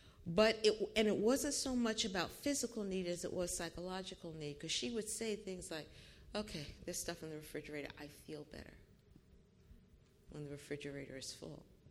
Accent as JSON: {"language": "English", "town": "New York City", "region": "New York", "country": "United States", "lives_now": "Orange County, United States", "said": "I'm from New York City originally. I come from a foot-stomping, Bible-believing, Pentecostal, shouting and dance Pentecostal church in New York City."}